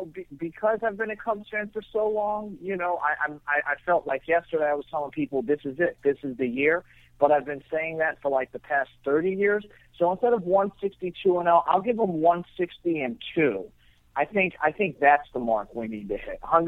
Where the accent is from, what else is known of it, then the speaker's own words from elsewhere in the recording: Chicago, Illinois, United States; Born and raised in Chicago, so, you know.